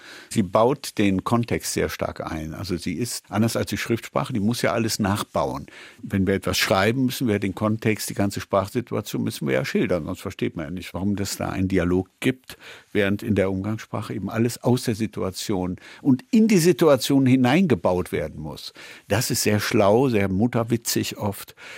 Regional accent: Cologne, North Rhine-Westphalia, Germany; dann bin ich in Köln aufgewachsen

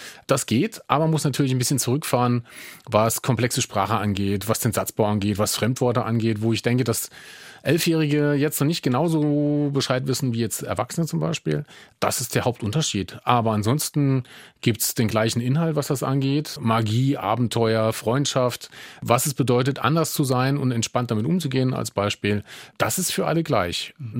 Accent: Saarland, Germany; das gebürtig klingt so, als ob ich irgendwo anders leben würde. Ich wohne ja immer noch im Saarland. Also ja, gebürtiger Saarländer und immer noch hier wohnender Saarländer.

